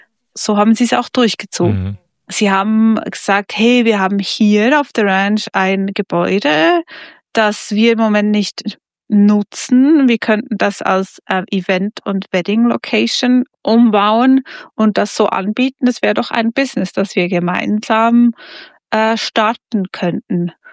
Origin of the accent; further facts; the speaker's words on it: Switzerland; Wir sind Schweizer